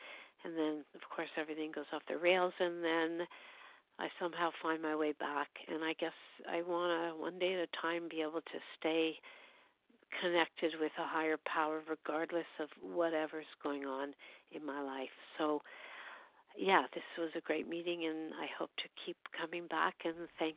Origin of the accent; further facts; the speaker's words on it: Toronto, Ontario, Canada; from Toronto